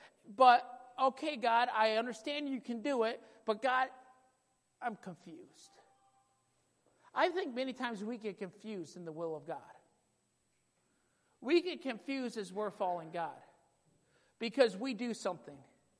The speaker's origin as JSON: {"language": "English", "region": "Michigan", "country": "United States", "tie": "born or raised there", "also_born_or_lived": "Wisconsin", "lives_now": "Idaho, United States", "said": "I'm a Midwest boy. I grew up in Michigan. And I loved Michigan. Went to school in Wisconsin, the only state with sin in its name."}